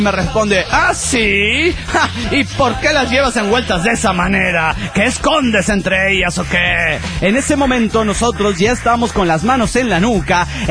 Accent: Monterrey, Nuevo León, Mexico; born there; nací en Monterrey, güey. O sea, tengo aquí a la frontera nomás

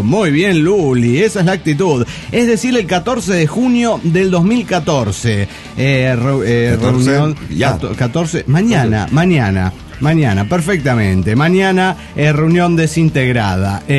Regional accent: Buenos Aires, Argentina; de Buenos Aires, Argentina.

